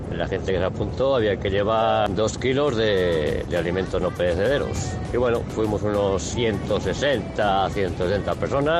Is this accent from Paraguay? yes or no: no; Alba de Cerrato, Castile and León, Spain; Hablando de cocido, en mi pueblo, pueblecito pequeñito de Castilla y León, Alba de Cerrato, en Palencia, el sábado hicimos el cocido solidario